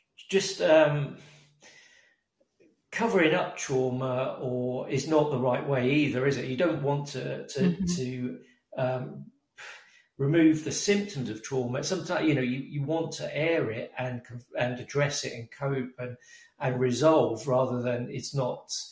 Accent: United Kingdom; some people think perhaps this is because I'm British, because we tend to cover up

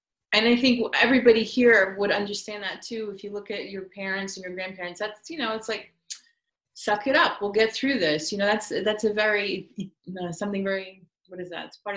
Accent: United States; it's this network we have because we are American. And I'm very proud of that.

